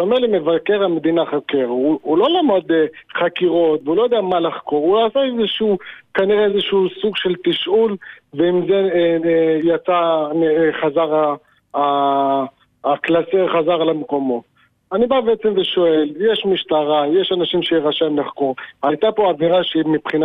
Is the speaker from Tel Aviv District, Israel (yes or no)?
no; Beersheba, Southern District, Israel; מהדרום, באר שבע.